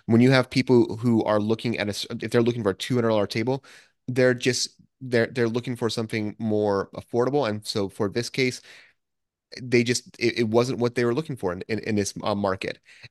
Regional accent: United States; I, as an American coming there, I really had no idea how to determine if that price was a good price or not.

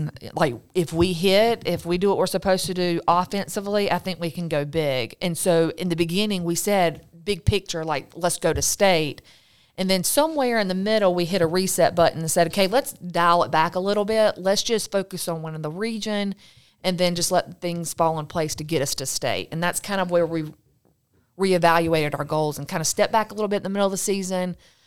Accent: Hartsville, United States; I'm from Hartsville.

